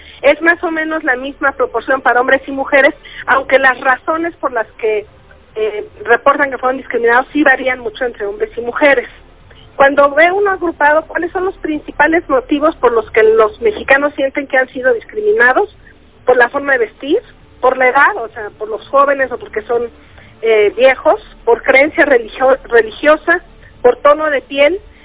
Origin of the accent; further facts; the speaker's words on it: Mexico; ¿Qué tanto hay discriminación en México? ¿Qué tanto somos discriminados los mexicanos?